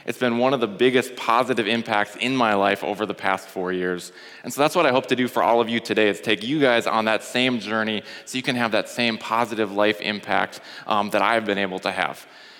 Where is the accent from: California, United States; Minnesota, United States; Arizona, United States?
Minnesota, United States; Brainerd; I grew up in Brainerd, Minnesota, if any of you know where that is. I'm the oldest of three brothers